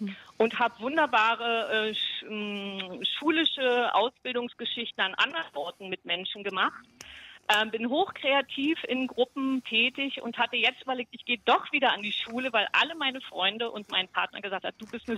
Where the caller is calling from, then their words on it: Berlin, Germany; und ich komme aus Berlin.